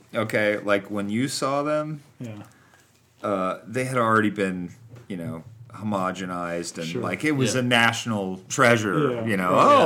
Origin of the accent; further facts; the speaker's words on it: Cincinnati, Ohio, United States; I grew up in suburban Ohio. I grew up in Cincinnati.